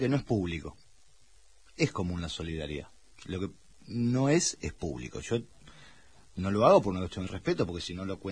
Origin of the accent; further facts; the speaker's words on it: Buenos Aires Province, Argentina; hablaba de mi infancia en el Parque Saavedra, con Estudiantes del Parque Saavedra.